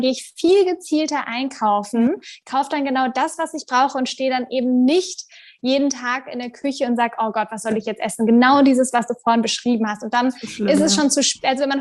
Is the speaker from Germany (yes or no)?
yes; Germany; now in Tel Aviv, Israel; Ich lebe ja in Tel Aviv, bin ursprünglich aus Deutschland, aber ich lebe schon seit vielen Jahren in Tel Aviv.